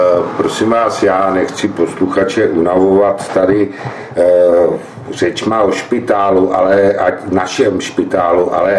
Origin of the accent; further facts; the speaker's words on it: Prague, Czechia; Já jsem z Prahy 9, žiju na ní, vyrost jsem na ní, nyní na ní, pro ní pracuju